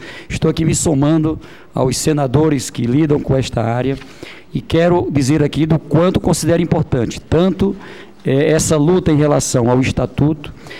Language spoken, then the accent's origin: Portuguese; Brazil; sou brasileiro. E como brasileiro, sou índio.